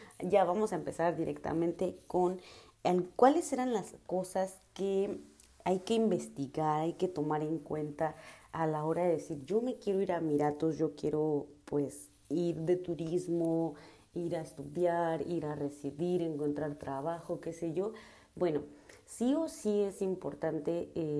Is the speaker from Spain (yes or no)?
no; Mexico; como mexicanos, pues ya no nos piden una visa de entrada, entonces ya no checan tanta esa documentación porque solo con el pasaporte como mexicanos entramos.